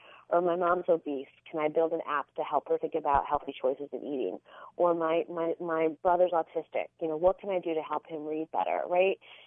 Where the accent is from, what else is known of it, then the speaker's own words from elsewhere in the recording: United States; I've dedicated my life to it as an American, right?